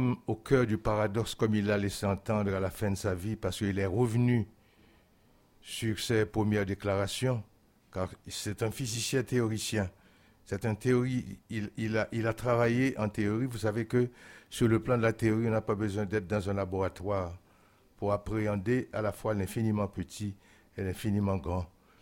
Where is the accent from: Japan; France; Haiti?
Haiti; la présence indirecte d'un dictateur nous renvoie à ce que nous avons eu chez nous, en Haïti.